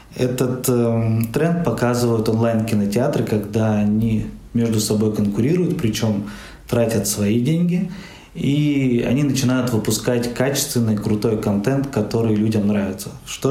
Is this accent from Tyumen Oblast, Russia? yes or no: yes; Tyumen, Tyumen Oblast, Russia; мне хотелось бы, чтобы в моем родном городе, в Тюмени, была киностудия